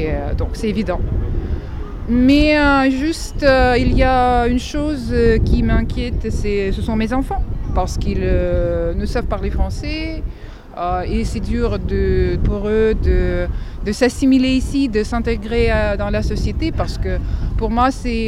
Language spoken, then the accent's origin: French; Kharkiv, Kharkiv Oblast, Ukraine; French is a second language; moved away as an adult; now in France; je viens de l'Ukraine. Moi, je suis ukrainienne. Je suis ici au Pas-de-Calais avec mes trois enfants et un chien. Ça a commencé le 24 février. Ma famille, nos cinq enfants et mon mari, nous avons quitté Kharkiv, c'est la ville à la frontière avec